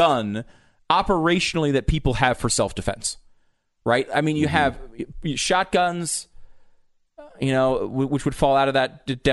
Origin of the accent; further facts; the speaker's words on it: Connecticut, United States; I could say that growing up in Connecticut, largely, I don't think I would have, you know, if I wasn't in this business, I wouldn't have any interest or knowledge about what a semi-automatic weapon was.